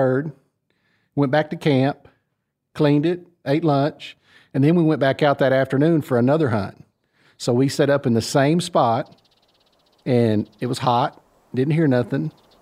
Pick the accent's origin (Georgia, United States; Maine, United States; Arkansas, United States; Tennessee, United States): Arkansas, United States; Manila; I'm 44 years old from Manila, Arkansas.